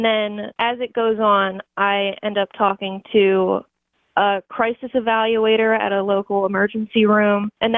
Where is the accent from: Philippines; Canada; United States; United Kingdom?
United States; Maryland; I grew up in Maryland, and I went to a technical high school where my dad taught.